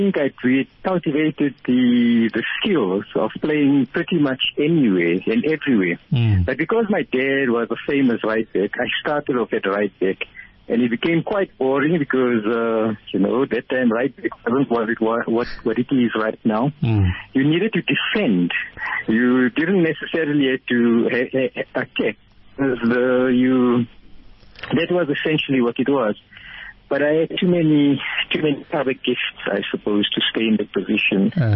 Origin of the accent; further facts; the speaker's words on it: Vereeniging, Gauteng, South Africa; We grew up in Vereeniging.